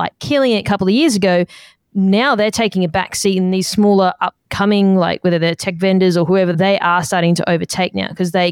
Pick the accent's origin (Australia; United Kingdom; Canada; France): Australia; now in United States; at least I'm an Australian. I live in the US now.